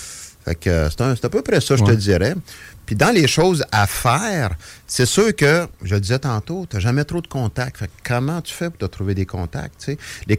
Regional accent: Trois-Rivières, Quebec, Canada; Puis moi, je suis natif de Trois-Rivières. Puis à Trois-Rivières, il n'y avait aucun autre magicien.

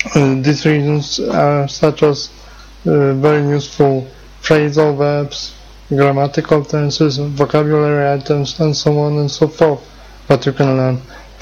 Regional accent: Poland; English is a second language; I'm from Poland

